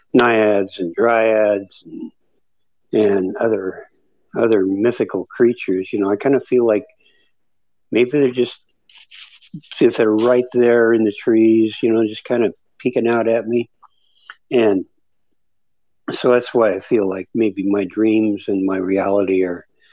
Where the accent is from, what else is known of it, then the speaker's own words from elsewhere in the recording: Colorado, United States; You know, I came from Colorado, and I thought there were trees there